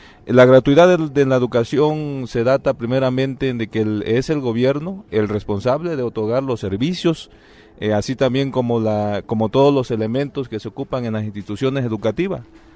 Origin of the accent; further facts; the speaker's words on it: Veracruz, Mexico; Venimos del estado de Veracruz.